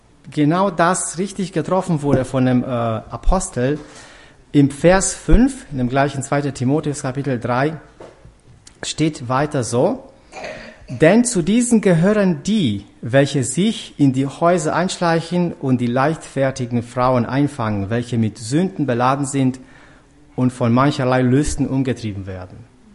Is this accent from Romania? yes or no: yes; Transylvania, Romania; Ich bin in Transsilvanien geboren und groß geworden und gleich nach der Wende gab es eine Inflation von Markenprodukten